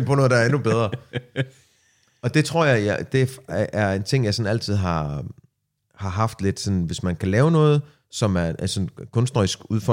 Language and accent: Danish; Palestine; Og jeg er palæstinenser, det er virkelig ikke godt.